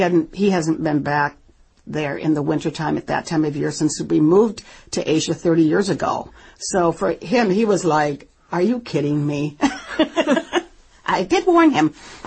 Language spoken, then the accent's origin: English; Minnesota, United States; And actually, I'm from Minnesota, so my brother lives in Duluth.